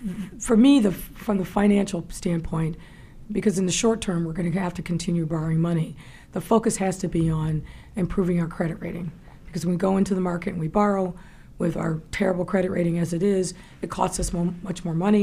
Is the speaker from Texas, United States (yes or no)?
no; Ohio, United States; She grew up in Western Illinois. I grew up in Ohio.